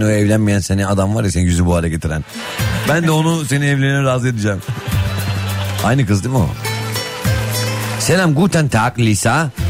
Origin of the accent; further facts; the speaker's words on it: Tokat, Turkey; Aynı da öyle diyoruz yani. Hmm. Tokatlıyız evet. Ama ya dadı falan yok bizim kültürümüzde.